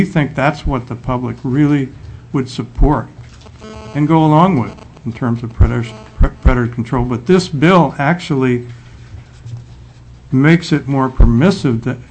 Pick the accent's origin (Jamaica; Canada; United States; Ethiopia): United States; Juneau, Alaska; I'm from Juneau. I'm a 39-year resident.